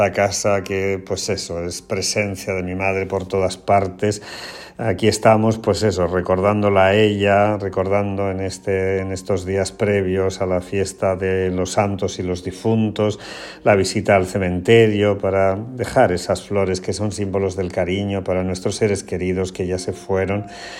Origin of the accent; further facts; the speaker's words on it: Porcuna, Andalusia, Spain; En este día en que me encuentro, como sabes, en mi pueblo de Porcuna, disfrutando, pues eso, de mi familia, de mis hermanos y de mis primos, de mis paisanos, de mis amigos